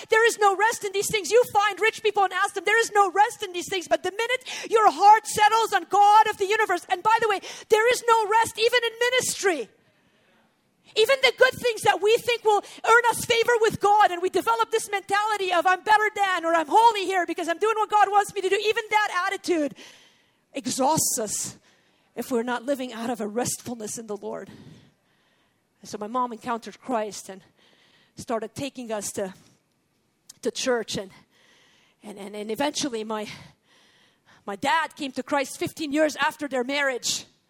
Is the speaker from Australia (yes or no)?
no; Beirut, Beirut Governorate, Lebanon; We grew up in West Beirut. This is the Muslim side of Beirut. My family was Christian. In fact, my mom was a Palestinian refugee.